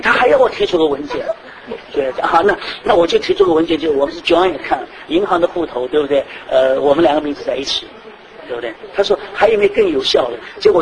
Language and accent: Chinese; Shanghai, China; 我们上海人怎么讲？叫西装比赛